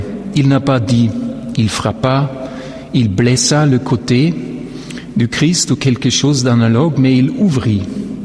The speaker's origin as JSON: {"language": "French", "region": "Vienna", "country": "Austria", "second_language": "French", "said": "je viens de Vienne en Autriche. Ça sera beaucoup plus simple si je parlerai en allemand."}